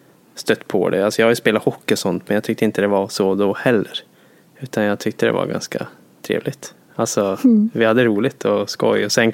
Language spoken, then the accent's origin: Swedish; Jokkmokk, Norrbotten County, Sweden; moved away; Jag kommer från Jokkmokk och Norrland om man vill säga så. Jag är sån jävla patriot.